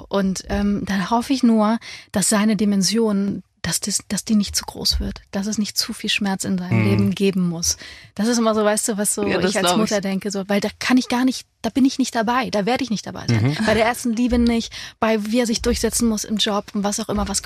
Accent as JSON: {"language": "German", "town": "Weimar", "region": "Thuringia", "country": "Germany", "tie": "born there", "said": "Ich bin in Weimar geboren"}